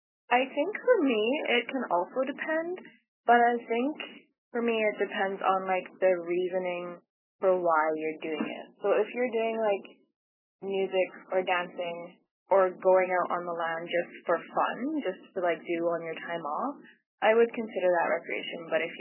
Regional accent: Baker Lake, Nunavut, Canada; I am from Baker Lake, Nunavut.

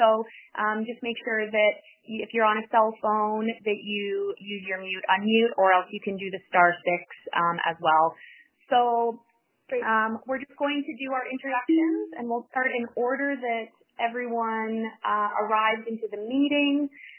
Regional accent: Whitehorse, Yukon, Canada; I'm from Whitehorse

